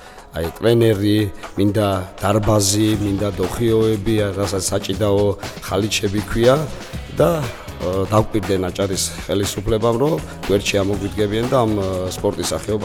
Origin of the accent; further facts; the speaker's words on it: Adjara, Georgia; რომ განვითარდეს ამ ჩვენს კუთხეში აჭარაში ეს სუმოს ჭიდაობა